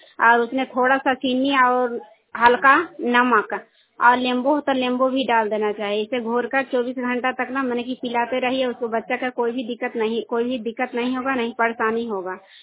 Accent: Nishanpura, India; मैं निशनपुरा के रहने वाली हूँ

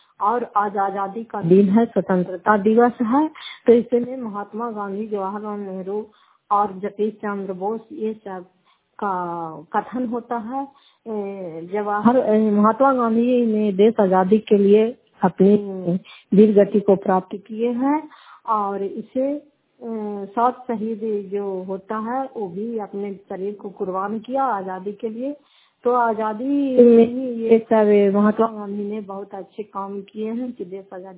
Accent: Fatehpur, Bihar, India; घर फतेहपुर पंचायत मकरौता, जिला नालंदा, करावता सराय ब्लॉक की निवासी हूँ।

